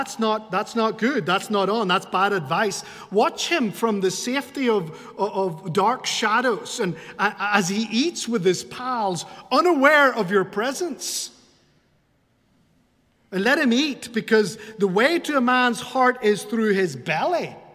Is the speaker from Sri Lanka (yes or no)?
no; Spain; I grew up in Spain, and in Spain, it was very common, certainly in my growing up years, to see women, mainly middle-aged and up, dressed in black all the time.